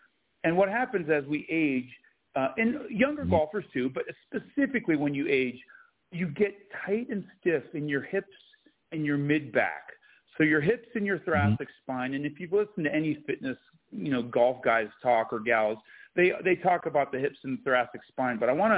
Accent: Colorado, United States; And what happens when you do that, and growing up in Colorado trying to be a mogul ski racer, your body starts to break down.

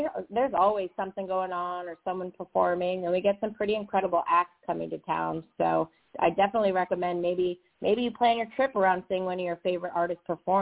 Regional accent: Irvine, California, United States; So born and raised in Irvine, California, in Orange County, just about 10 to 15 minutes from Anaheim.

